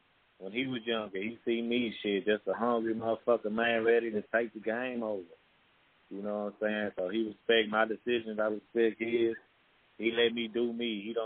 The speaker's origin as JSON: {"language": "English", "town": "Dickinson", "region": "Texas", "country": "United States", "said": "Yeah, I'm from Galveston County. I'm from Dickerson, Texas. A little small city, but shit, you know, we live, we ride for each other, man."}